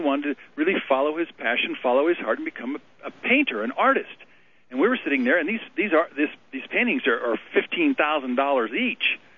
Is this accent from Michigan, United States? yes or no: yes; Michigan, United States; I was a farm boy growing up in Michigan, milking cows and baling hay for a buck a day.